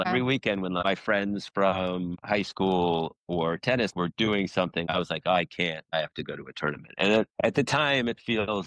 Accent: New York, United States; I mean, I grew up in New York, and I did not play tennis super early.

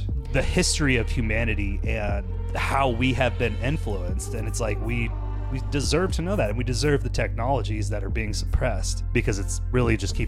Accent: Omaha, Nebraska, United States; you know, we're from Omaha, Nebraska, and we're big Creighton fans.

